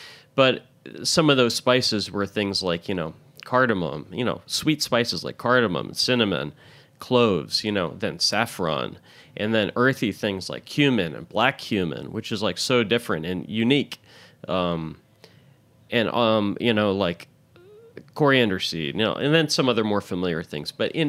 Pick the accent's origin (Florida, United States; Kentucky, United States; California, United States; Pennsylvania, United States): Kentucky, United States; Louisville; So I ended up growing up for the better part of my life in Louisville.